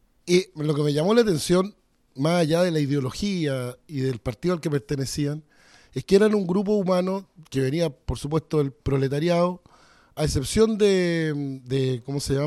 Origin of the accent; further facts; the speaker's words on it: Chile; todavía tenemos como chilenos una reserva espiritual, coraje